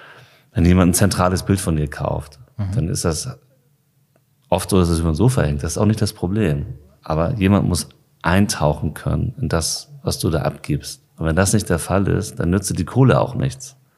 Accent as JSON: {"language": "German", "region": "Hamburg", "country": "Germany", "tie": "born there", "said": "Horn. Ich bin gebürtig, born in Horn."}